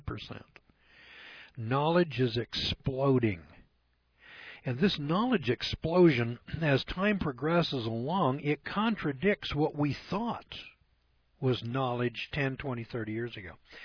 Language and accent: English; United States; And I feel bad about that as an American.